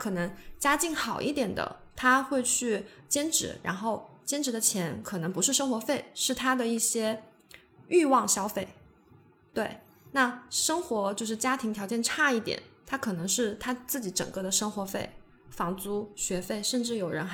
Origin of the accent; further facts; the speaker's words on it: China; 我是几几几几年级几几班哪个系的外国留学生，我说我是中国人啊